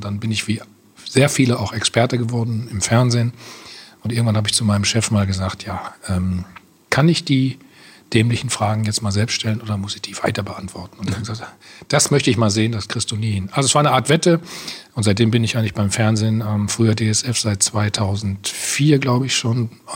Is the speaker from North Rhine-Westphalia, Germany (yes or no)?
yes; Bad Salzuflen, North Rhine-Westphalia, Germany; in Bad Salzuflen, wo ich aufgewachsen bin